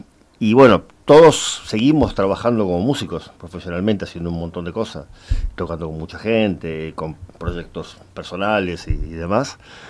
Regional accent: Buenos Aires, Argentina; Yo soy de Flores, Caballito, digamos.

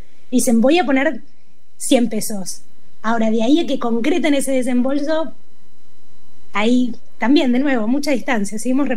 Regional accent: Argentina; Los países que tienen industrias, como la Argentina, podríamos estar haciendo estas cosas

